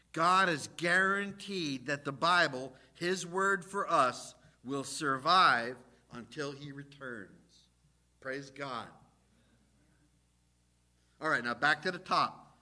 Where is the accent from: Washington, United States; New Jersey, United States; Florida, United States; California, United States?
New Jersey, United States; Reminds me of something from growing up in Jersey. It was called Pop Warner football.